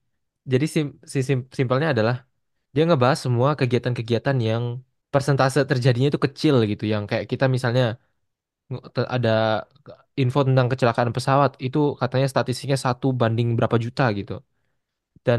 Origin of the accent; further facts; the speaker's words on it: Riau, Indonesia; Aku by the way dari Riau, Pekanbaru. Aku nggak dari Pekanbaru sih, cuma orang taunya Pekanbaru, jadi aku bilang Pekanbaru gitu. Aku 3 jam dari Pekanbaru